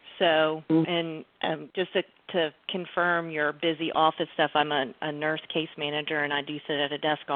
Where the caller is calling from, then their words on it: South Carolina, United States; I'm calling from South Carolina.